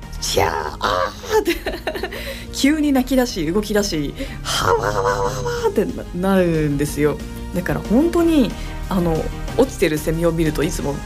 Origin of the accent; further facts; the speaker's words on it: Chiba, Japan; なんか自分千葉なんですけど